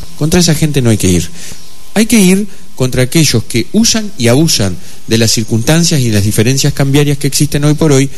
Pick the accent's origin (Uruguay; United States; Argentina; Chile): Uruguay; Tacuarembó; yo soy el interior, yo soy de Tacuarembó.